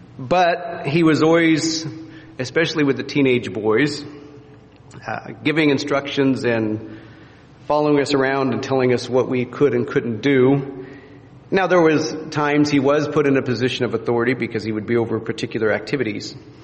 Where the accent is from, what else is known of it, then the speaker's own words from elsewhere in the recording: Midwest, United States; I grew up in the Midwest and always wore my hat backwards.